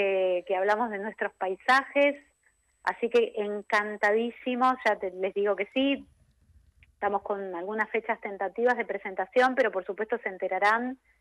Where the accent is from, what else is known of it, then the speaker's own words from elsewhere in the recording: Buenos Aires, Argentina; Pero tampoco fue fácil la osadía de cantar … por ejemplo, siendo porteña.